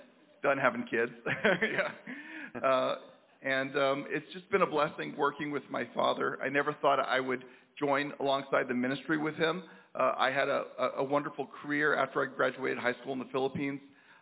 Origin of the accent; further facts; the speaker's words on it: Alabama, United States; Even though we're from the South, they're from Colman County. I grew up outside of Colman County. So coming back to Alabama was always kind of an odd thing